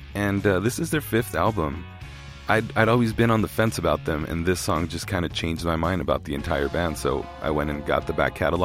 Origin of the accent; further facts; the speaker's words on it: Mexico City, Mexico; I'm bilingual, completely born and raised in Mexico City